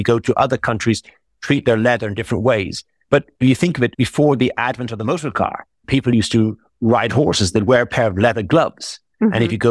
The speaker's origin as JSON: {"language": "English", "country": "Ireland", "said": "because I'm Irish and Clara came to Ireland"}